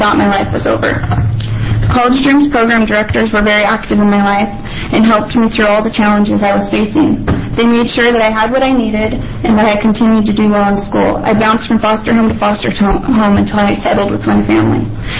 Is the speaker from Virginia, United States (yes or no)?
no; Wolf Creek, Oregon, United States; I grew up in Wolf Creek, an area known for drug raids and criminals.